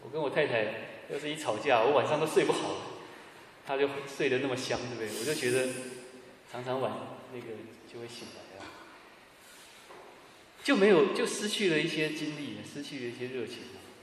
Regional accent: Taiwan; moved away as an adult; also born or lived in Ulm; now in Frankfurt, Germany; 我是来自台湾，然后我是06年的时候到德国先来读书，在乌尔姆

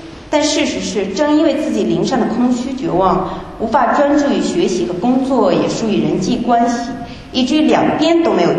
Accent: Anhui, China; born there; 我出生在安徽一个小城的普通家庭

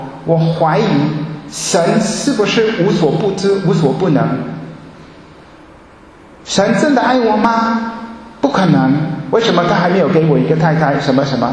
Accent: Germany; Chinese is a second language; 我们德国人

